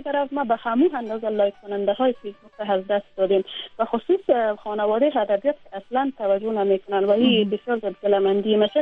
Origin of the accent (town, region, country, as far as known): Afghanistan